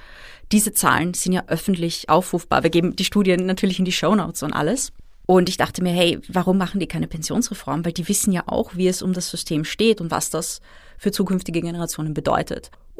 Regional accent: Austria; Und bei uns in Österreich jetzt nicht so.

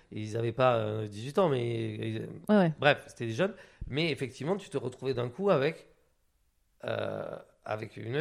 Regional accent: Biarritz, Nouvelle-Aquitaine, France; C'est-à-dire que moi, en fait, j'ai grandi donc, à Biarritz.

